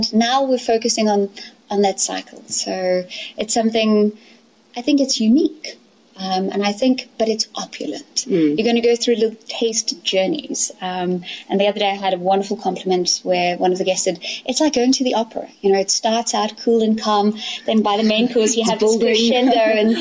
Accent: Elandsfontein, South Africa; also born or lived in London; I grew up here in Elandsfontein on the farm. And after working in London a bit, I came back

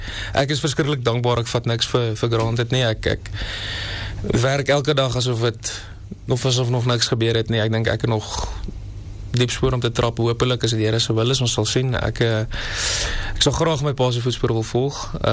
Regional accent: Italy; first language Italian; Afrikaans is a second language; ons het groot geword in Italië, ons familie, en ek het Italiaans school gegaan, en ek het... Eindelijk was Italiaans my eerste taal gewees vir baie lang vir my leven, en ek tot 2013 was het eindelijk my eerste taal.

